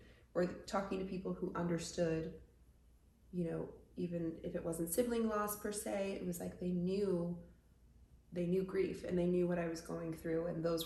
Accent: Arizona, United States; moved away as an adult; now in New York City, United States; Born and raised in Arizona. I went to school in Oregon and then had this dream to live in New York City.

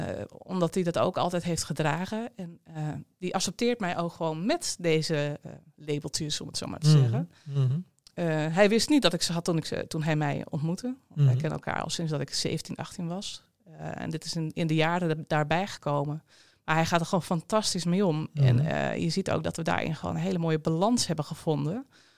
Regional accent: Friesland, Netherlands; want ik ben Fries, dus ik ben Mem.

